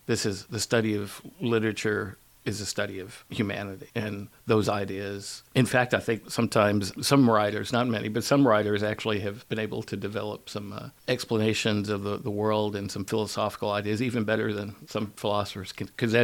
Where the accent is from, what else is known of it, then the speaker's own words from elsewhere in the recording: Arkansas, United States; also born or lived in Austin, Texas / Washington, D.C.; I grew up in Southwest Arkansas. I've lived all over Austin, Texas, Washington, D.C., briefly in L.A., studied in London for a little bit.